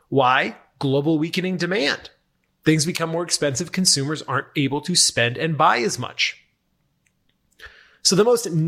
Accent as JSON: {"language": "English", "town": "Thousand Oaks", "region": "California", "country": "United States", "tie": "born or raised there", "said": "It's actually headquartered about a stone's throw away from where I grew up in Thousand Oaks, California."}